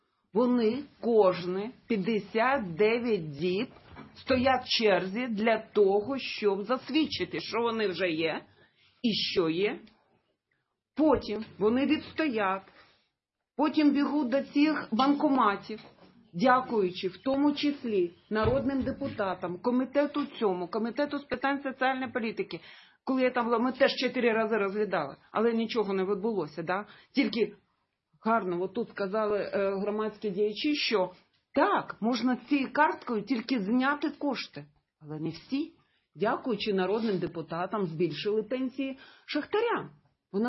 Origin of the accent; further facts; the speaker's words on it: Crimea, Ukraine; Ну, я з Криму, я теж ВПО.